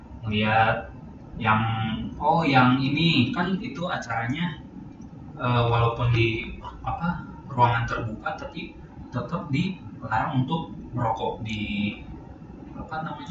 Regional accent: South Tangerang, Banten, Indonesia; gue kan dari Tangsel

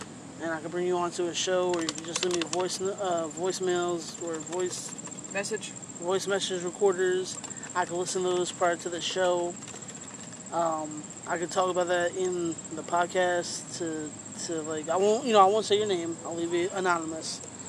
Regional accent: United States; I feel like us as American people, as regular civilians, y'all need to say something.

